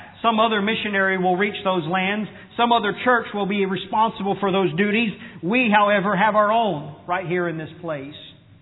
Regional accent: United States; of which I love and I am American, I am of this place

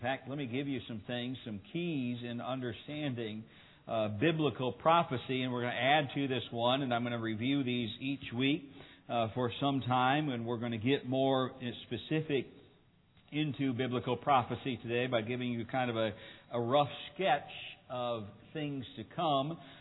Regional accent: United States; And I'm thankful that I'm an American.

